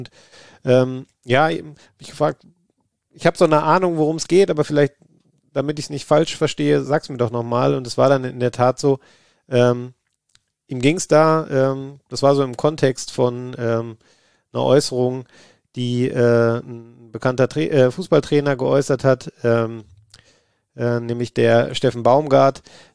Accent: Essen, North Rhine-Westphalia, Germany; Ich bin ja in Essen groß geworden und ziemlich zentral gelebt damals.

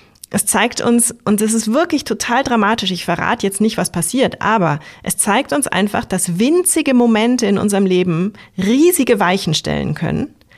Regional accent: West Germany, Germany; Und das fand ich halt als Wessi total interessant

